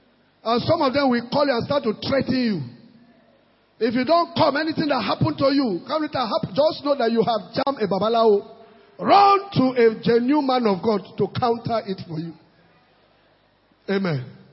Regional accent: Akwanga, Nasarawa, Nigeria; I come from Akwanga.

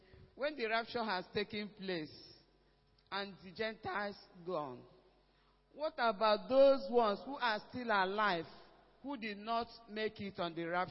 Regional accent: Awka, Anambra, Nigeria; So, I'm from Awka, Anambra State.

